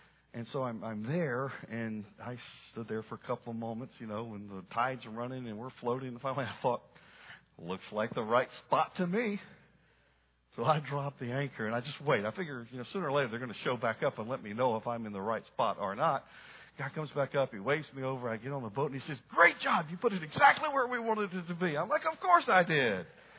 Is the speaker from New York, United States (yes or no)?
no; Florida, United States; Even though I grew up in Florida, I was more on the beach side than I was on the boat side.